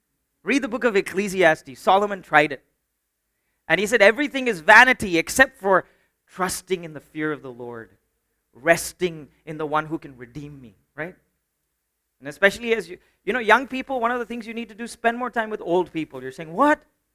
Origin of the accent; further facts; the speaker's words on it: India; I didn't even know, as an Indian citizen, there are some places where I can't go, even with my Indian passport.